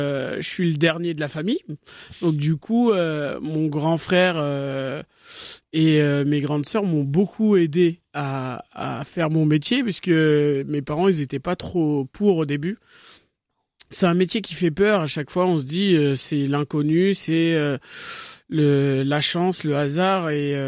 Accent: Trappes, Île-de-France, France; Quand j'étais petit, déjà j'ai grandi à Trappes. J'ai grandi à Trappes dans le 78.

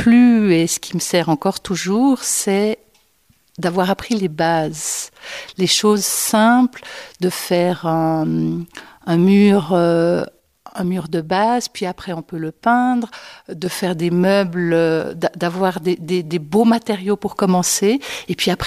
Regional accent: Crassier, Vaud, Switzerland; also born or lived in Nyon; Je suis née à Nyon et j'ai fait toute mon enfance ici à Crassier.

